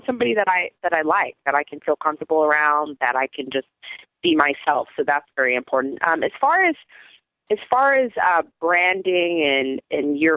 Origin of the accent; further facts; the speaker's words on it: Chicago, Illinois, United States; Luckily, I came from Chicago, so I already kind of had a clue when I got here